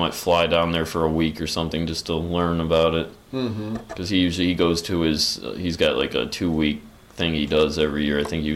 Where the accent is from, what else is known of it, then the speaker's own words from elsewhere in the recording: Ohio, United States; I'm from Northeast Ohio.